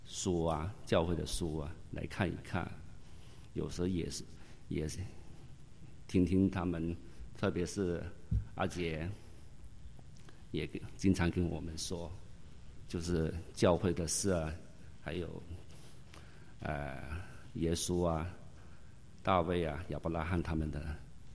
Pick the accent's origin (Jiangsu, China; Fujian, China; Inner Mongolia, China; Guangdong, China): Guangdong, China; Guangzhou; 我来自国内广州，生长在一个虔诚的佛教家庭，对于宗教没有多大的观念